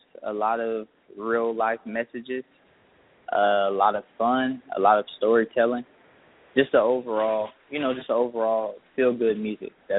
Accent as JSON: {"language": "English", "town": "Dayton", "region": "Ohio", "country": "United States", "said": "I come from Dayton, Ohio."}